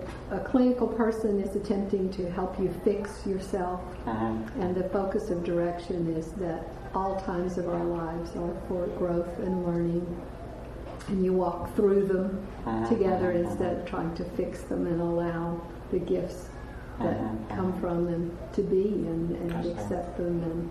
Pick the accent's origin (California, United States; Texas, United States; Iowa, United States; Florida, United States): Texas, United States; Dallas; also born or lived in Topeka / Houston / Tennessee / San Antonio; now in Austin, United States; Grew up in Houston for 7 years, 1 year in Tennessee, 3 years in San Antonio, and then to Dallas till I left for college.